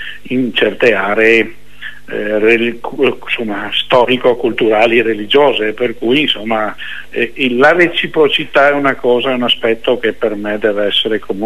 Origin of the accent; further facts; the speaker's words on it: Veneto, Italy; anche io come veneto, come italiano